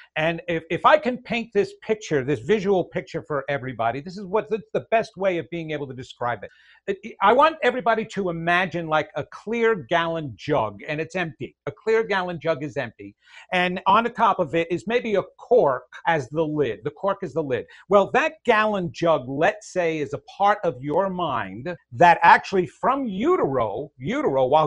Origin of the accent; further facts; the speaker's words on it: New York, United States; now in Raleigh, United States; I'm in Raleigh, North Carolina, and you will soon tell that I'm not originally from Raleigh, North Carolina. I don't know. It's usually my hair that gives me away. I'm from the New York area originally, Long